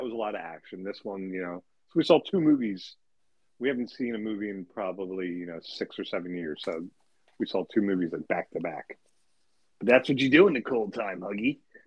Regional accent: Medford, New Jersey, United States; some of the movie that was shot in Tabernacle, New Jersey, which is close to where I grew up in Medford.

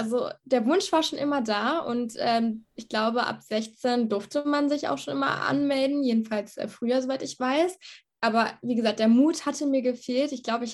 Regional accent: Minden, North Rhine-Westphalia, Germany; born there; now in Hannover, Germany; Ich bin in Minden geboren und bin 23 Jahre alt. Dann bin ich vor ein paar Jahren nach Hannover gezogen, um dort Wirtschaftswissenschaften zu studieren

